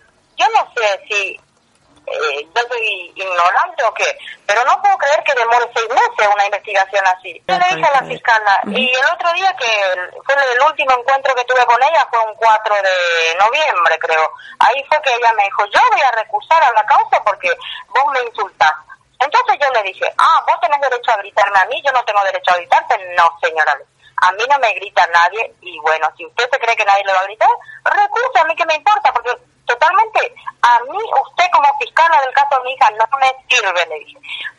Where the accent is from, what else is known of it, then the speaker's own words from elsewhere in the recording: Paraguay; now in Argentina; yo soy paraguaya, somos paraguayas, pero estamos radicados acá hace 12 años.